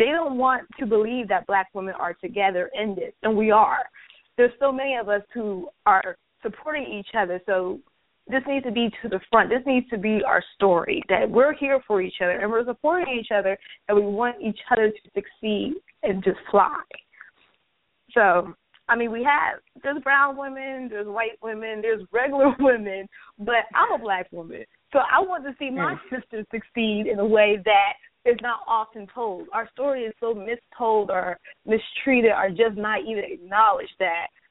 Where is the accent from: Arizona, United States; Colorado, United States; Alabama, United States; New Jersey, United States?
New Jersey, United States; I'm originally from New Jersey.